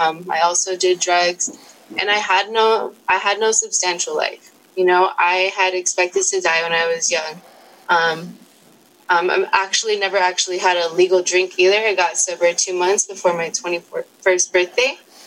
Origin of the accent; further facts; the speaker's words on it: Los Angeles, California, United States; So, like I said earlier, I'm from Los Angeles.